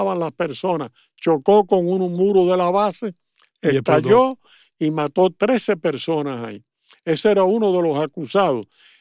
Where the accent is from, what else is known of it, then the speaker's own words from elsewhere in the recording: Manatí, Las Tunas, Cuba; Yo soy de Dumañuecos, Manatí, Las Tunas. Pero el municipio era en aquella época Oriente, que era, pero Las Tunas pertenecía a Oriente.